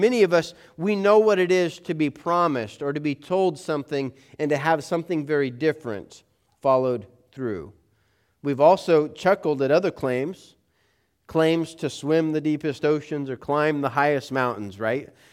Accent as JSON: {"language": "English", "town": "Colorado Springs", "region": "Colorado", "country": "United States", "tie": "born or raised there", "said": "I grew up in Colorado Springs."}